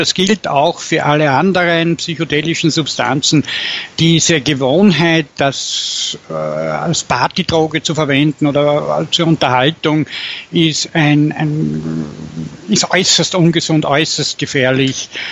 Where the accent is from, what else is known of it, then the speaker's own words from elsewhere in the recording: Linz, Upper Austria, Austria; bin aus Linz